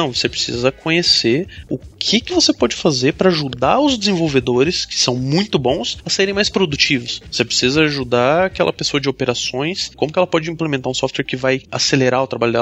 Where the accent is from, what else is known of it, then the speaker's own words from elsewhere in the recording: Curitiba, Paraná, Brazil; Sou de Curitiba também, como vocês, como alguns de vocês.